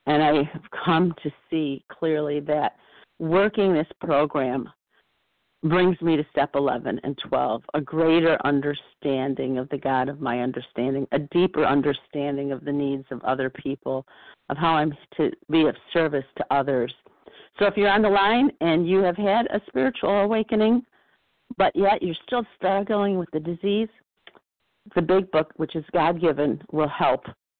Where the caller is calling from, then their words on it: New York, United States; Hi, I'm calling from Western New York.